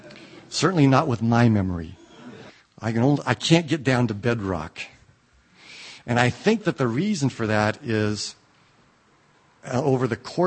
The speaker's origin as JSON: {"language": "English", "town": "Staten", "region": "Oregon", "country": "United States", "tie": "born or raised there", "said": "I grew up in Staten, Oregon. That's where I was born. That's where I lived for the first 7 years of my life."}